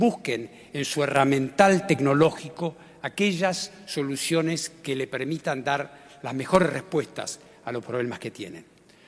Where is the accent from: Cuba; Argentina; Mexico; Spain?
Argentina; nunca olvidando que soy argentino